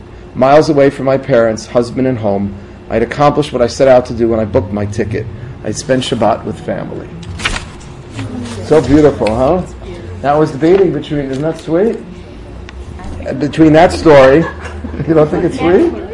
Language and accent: English; Aurora, Illinois, United States; The chassid used to work in my hometown of Aurora. Help. In Illinois, A-U-R-O-R-A. Thank you, Illinois.